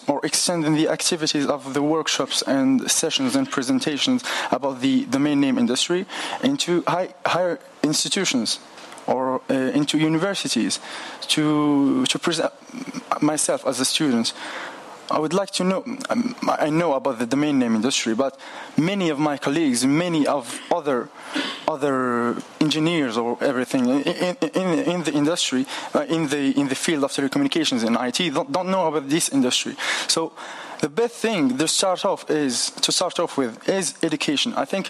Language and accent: English; Morocco; English is a second language; I'm from Morocco